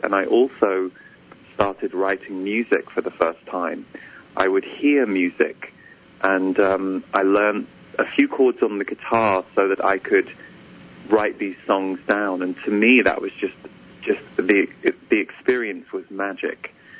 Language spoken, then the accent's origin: English; England, United Kingdom; born there; So I was born in England. I'm 44 now. And I was born into a very loving family, but not necessarily an overtly spiritual family.